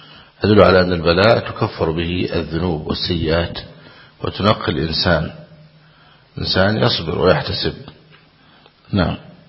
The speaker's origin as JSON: {"language": "Arabic", "country": "Egypt", "said": "لكن الناس عندنا في مصر يقولون يا صبر أيوب"}